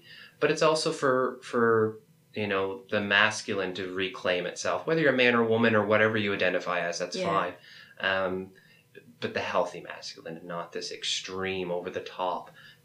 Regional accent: Nova Scotia, Canada; I can relate to that so much from growing up in Cape Breton

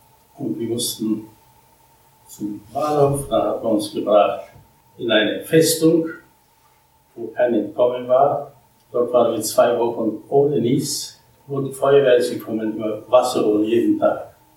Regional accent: Bratislava, Bratislava Region, Slovakia; German is a second language; in Bratislava, also Pressburg, dort, wo ich meine Heimat stand.

